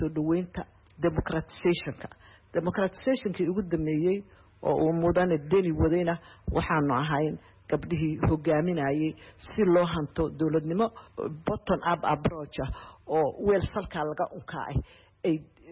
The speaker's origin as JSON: {"language": "Somali", "town": "Mogadishu", "region": "Banaadir", "country": "Somalia", "tie": "born or raised there", "also_born_or_lived": "Bosaso", "said": "waxaan ku dhashay degmada Boosaaso oo ina hadeer joogno"}